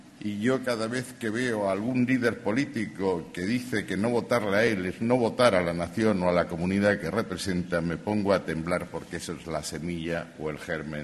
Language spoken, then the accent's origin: Spanish; Spain; Yo me considero, soy profundamente español y soy católico, mal católico, pero católico.